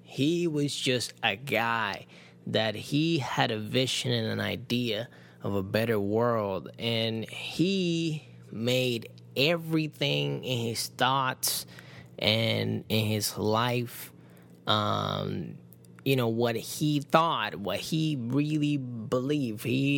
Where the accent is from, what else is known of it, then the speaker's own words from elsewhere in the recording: Puerto Rico; Did I told you I grew up in Puerto Rico? We got hit by hurricanes all the time, man.